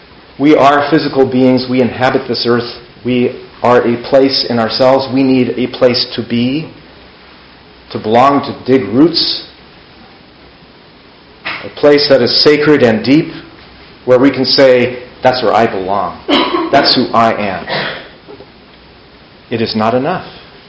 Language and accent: English; Berkeley, California, United States; And then I do remember where I grew up in Berkeley, and my mother at some point had to sell that house.